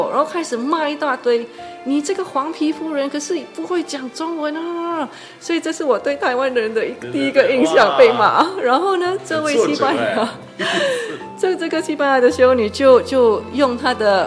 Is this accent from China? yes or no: no; Singapore; Chinese is a second language; now in Taiwan; 因为我是新加坡人，然后来到台湾，我觉得语言是一个很大的问题，因为我的背景，我好像在学校学中文